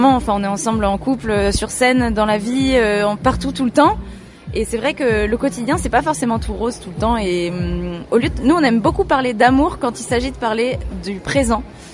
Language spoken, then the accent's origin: French; La Clusaz, Auvergne-Rhône-Alpes, France; quand j'étais petite, à la Clusaz, on écoutait beaucoup de reggae et de raga.